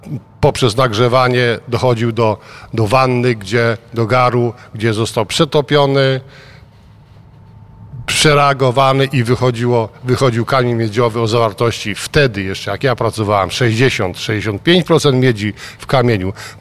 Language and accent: Polish; Złotoryja, Lower Silesian Voivodeship, Poland; Urodziłem się i wychowałem w Złotoryi, obok Legnicy.